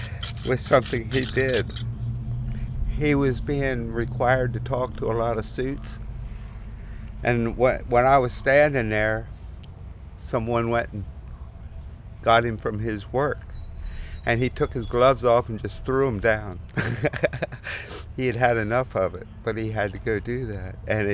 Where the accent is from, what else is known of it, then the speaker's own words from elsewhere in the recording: Pennsylvania, United States; And growing up in South Central Pennsylvania, stone walls are everywhere, stone structure, buildings, farms, farm buildings.